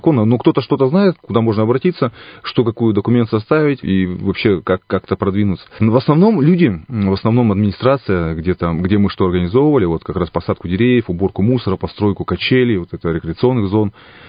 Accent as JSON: {"language": "Russian", "town": "Kirensk", "region": "Irkutsk Oblast", "country": "Russia", "tie": "born or raised there", "said": "работал в организации там по заготовке леса в деревне своей, я родом из Киринска"}